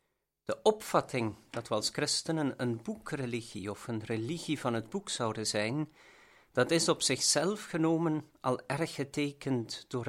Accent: Dendermonde, Flanders, Belgium; priester geboortig van Dendermonden in het bisdom Gent.

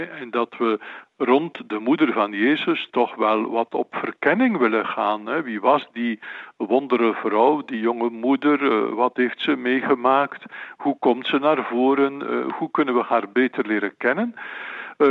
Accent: Ostend, West Flanders, Belgium; ik ben een West-Vlaming, geboren in Oostende in 1957. Dan kan men uitrekenen hoe jong ik nog ben.

